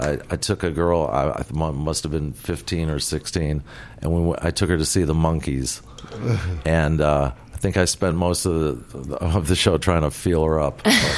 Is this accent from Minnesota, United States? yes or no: no; New York City, New York, United States; Queens, New York.